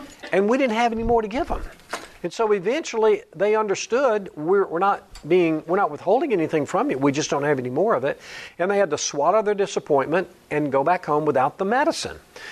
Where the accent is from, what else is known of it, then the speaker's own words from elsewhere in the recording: Alabama, United States; And I was happy to go because I'm from Alabama, and it gave me a chance to go home and see my family.